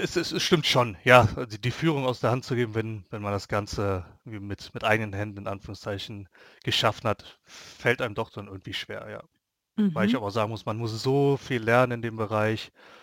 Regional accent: Dormagen, North Rhine-Westphalia, Germany; Ich habe jetzt das riesige Glück, dass ich hier in meiner Heimatstadt in Dormagen sehr gute Kontakte hatte

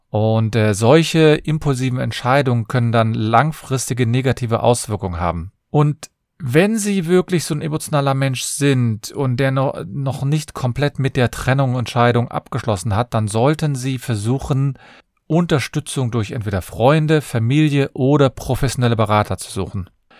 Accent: Cologne, North Rhine-Westphalia, Germany; Ich bin Fachanwalt für Familienrecht. Ich komme aus Köln

